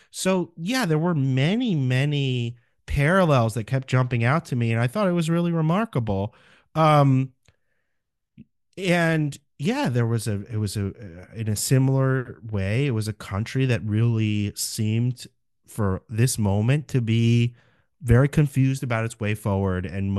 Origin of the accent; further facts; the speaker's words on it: New York, United States; I'm a New Yorker, so I had some vague memory of this, but we New Yorkers have perhaps an unhealthy fondness for characters like this.